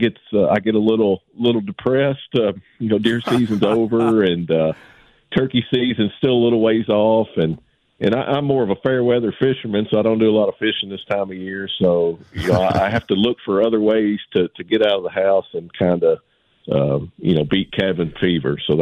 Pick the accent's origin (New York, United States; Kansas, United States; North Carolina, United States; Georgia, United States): Georgia, United States; Thomaston; I am about an hour south of Atlanta in Thomaston, Georgia.